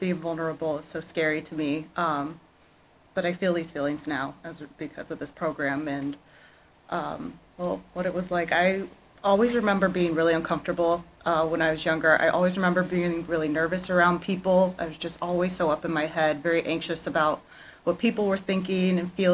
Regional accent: Las Vegas, Nevada, United States; I was born and raised in Vegas and it was the first meeting I went

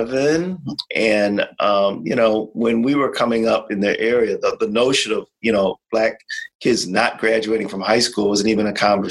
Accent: Buffalo, New York, United States; Yeah, I'm from Buffalo. This is my home. I grew up here

